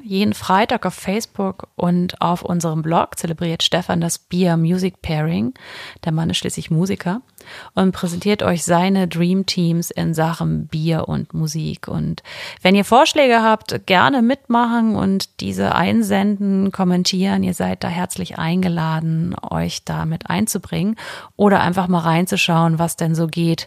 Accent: Kiel, Schleswig-Holstein, Germany; meine Heimatstadt Kiel, wo ich ja lange gelebt habe.

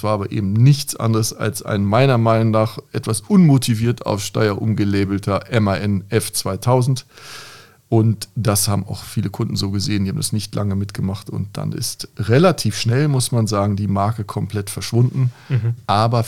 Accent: North Germany, Germany; Bin ja Norddeutscher ursprünglich.

